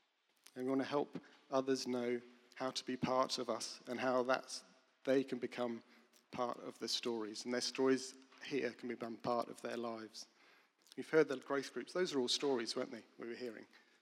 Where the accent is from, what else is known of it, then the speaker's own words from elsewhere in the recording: England, United Kingdom; And being English, I know the power of a cup of tea.